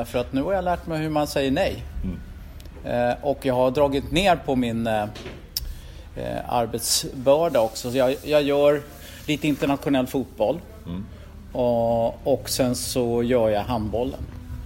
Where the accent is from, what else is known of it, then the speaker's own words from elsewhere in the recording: Stockholm, Stockholm County, Sweden; Jag var ju från Rågsved, förortskille